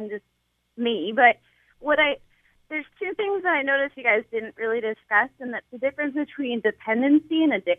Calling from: Dover, United States

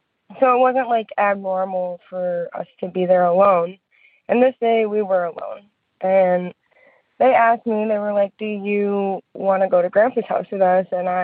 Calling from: Kalamazoo, Michigan, United States; I'm calling from Kalamazoo, Michigan.

